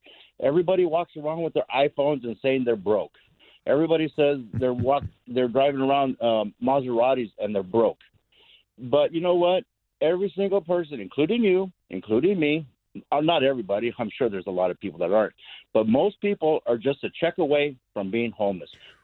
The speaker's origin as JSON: {"language": "English", "region": "California", "country": "United States", "tie": "born or raised there", "said": "I've lived here in Southern California all my life. I wasn't born here, but I was born in the United States."}